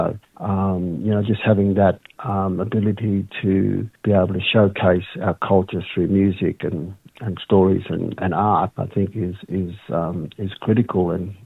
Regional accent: Alice Springs, Northern Territory, Australia; I'm a local of Alice Springs, what we call in Bantwa. Arrernte Country, Central Arrernte Country. I'm of Arrernte, Wangkungurra and Nyankanzara descent. I work in Alice Springs.

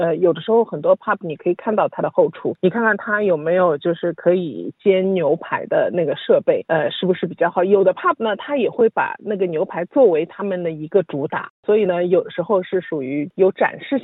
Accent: Australia; 因为就是作为澳洲人的话，觉得塔塔酱就是海鲜的一个绝配嘛，

